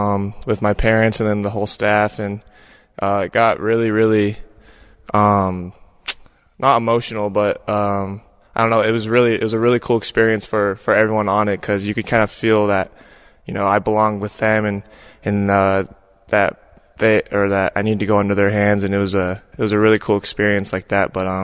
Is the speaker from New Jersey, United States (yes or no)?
no; Texas, United States; I grew up a BYU fan. I grew up in Texas, but my dad played football there, and I had some brother-in-laws play there.